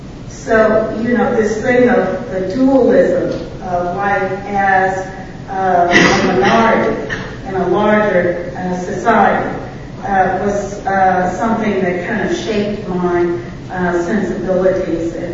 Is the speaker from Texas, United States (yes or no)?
no; Georgia, United States; As Tim said, I grew up in Georgia during the period of Jim Crow white supremacy segregation in the late 1940s. Throughout the 1950s.